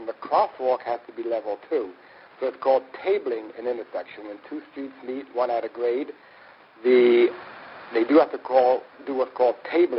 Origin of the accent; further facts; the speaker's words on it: United States; moved away as an adult; now in Switzerland; I'm American, but I just moved to Switzerland.